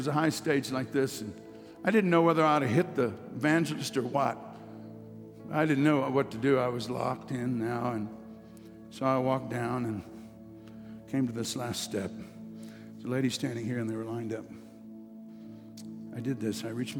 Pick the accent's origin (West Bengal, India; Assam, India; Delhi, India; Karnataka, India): West Bengal, India; Kolkata; born there; You know, I was born in Pentecost. My parents are Pentecostal missionaries. I was born in Calcutta, India. I was born in a house in Calcutta, India.